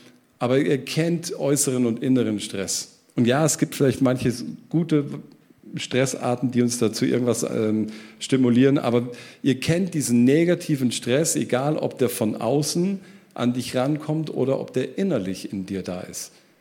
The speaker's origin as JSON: {"language": "German", "country": "Germany", "said": "Es ist auch heute noch, auch wenn wir als Deutsche nicht ganz so leben"}